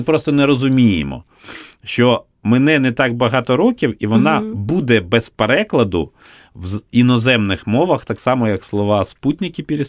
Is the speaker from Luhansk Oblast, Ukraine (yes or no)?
no; Kyiv, Ukraine; Ну, ми як кияни в цьому сенсі маємо тішитись тим, що зупинилася частина метрополітену